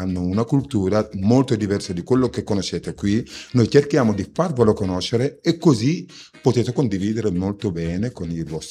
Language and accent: Italian; Senegal; Io vengo dal Senegal